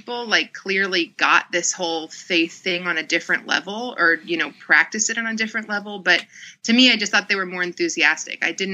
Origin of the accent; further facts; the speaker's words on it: Southern US, United States; You know, I grew up in the Bible Belt. I'm in Atlanta and, it's just common.